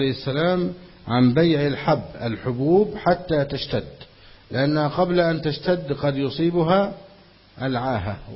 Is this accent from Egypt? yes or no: yes; Egypt